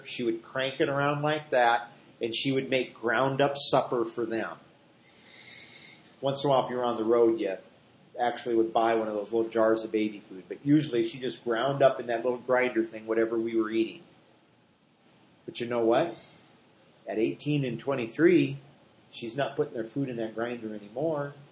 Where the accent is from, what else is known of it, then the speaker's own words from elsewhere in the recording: Iowa, United States; back where my wife and I grew up in Iowa.